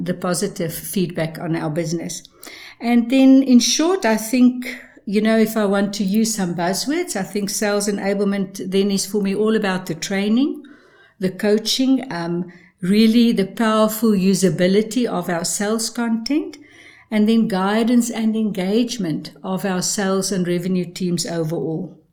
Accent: South Africa; moved away as an adult; I think in 2018, I moved here from South Africa, and I became the sales trainer for Perry International.

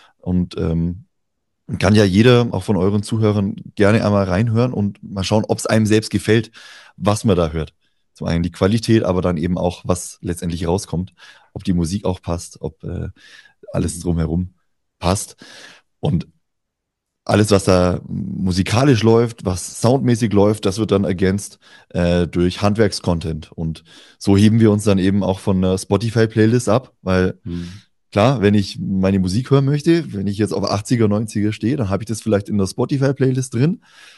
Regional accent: Bavaria, Germany; Ich bin jetzt hier in Bayern aufgewachsen.

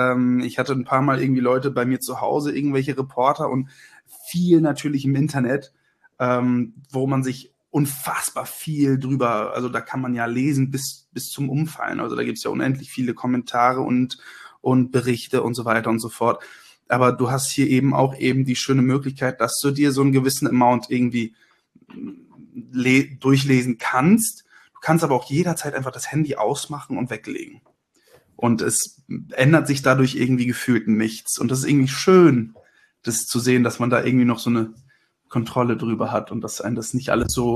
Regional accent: Porta Westfalica, North Rhine-Westphalia, Germany; now in Espelkamp, Germany; Ich bin in Porta-Westfalen groß geworden und wohne jetzt aktuell in Espelkamp. Aber mehr so zu Lübbecke hin, da so die Ecke.

